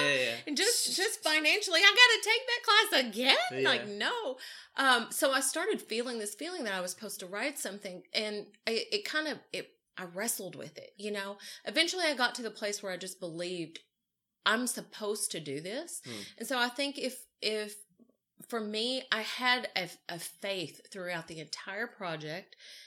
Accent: Tennessee, United States; It's my hometown people in Tennessee. I went to the county fair, which is like the biggest thing that happens where I'm from, is the county fair.

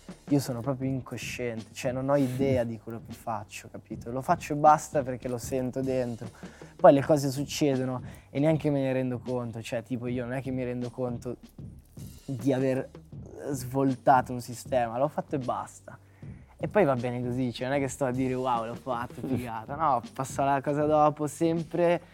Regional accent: Veneto, Italy; Poi nel mio paese si definisce così, cioè... In Veneto, no, tipo, anche c'è, cioè, come dire, sei, no, uno sfigato

